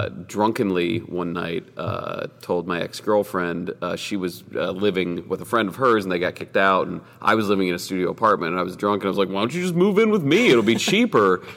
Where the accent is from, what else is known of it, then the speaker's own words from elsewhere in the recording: Ohio, United States; also born or lived in Cincinnati, United States / North Carolina, United States; I go back to Ohio, my parents live an hour from Columbus, so if I'm in my hometown or if I'm in Columbus or even in Cincinnati where I lived for a while, that feels like home